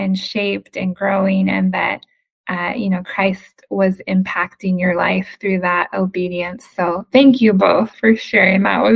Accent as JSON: {"language": "English", "town": "San Diego", "region": "California", "country": "United States", "said": "And in part, I just like palm trees because I'm from San Diego and I love the beach."}